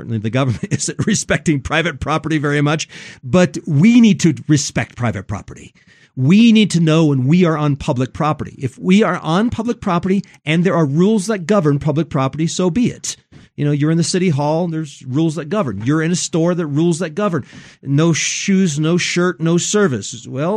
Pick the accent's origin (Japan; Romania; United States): Japan; I grew up in Japan where mask was the big thing